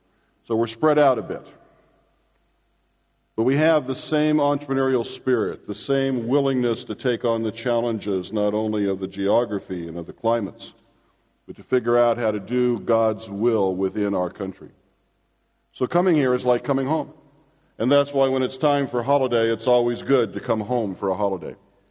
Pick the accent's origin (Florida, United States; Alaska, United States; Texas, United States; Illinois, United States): Alaska, United States; We're from Alaska originally in the far north